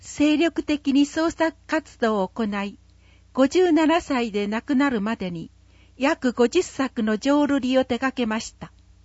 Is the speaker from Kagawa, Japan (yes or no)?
no; Mihara, Hiroshima, Japan; 三原で生まれ育ち、その間たくさんの人のお世話になりました。